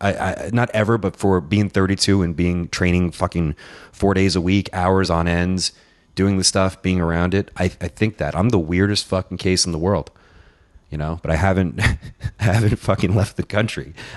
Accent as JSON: {"language": "English", "town": "Queens", "region": "New York", "country": "United States", "tie": "born there", "said": "I'm back in Queens. I was born in Queens, and now I'm back here at 32 years old, back home."}